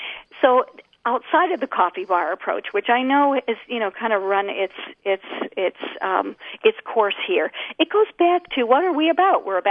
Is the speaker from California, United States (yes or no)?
no; Michigan, United States; So what I know about Michigan and growing up in Michigan is that people know how to work hard and the work ethic is really strong.